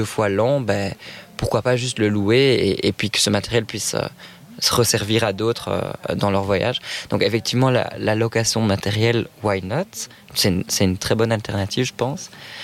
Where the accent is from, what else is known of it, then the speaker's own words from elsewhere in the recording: Belgium; Je suis assez fier de dire que je suis belge et je suis assez fier de représenter mon pays à l'étranger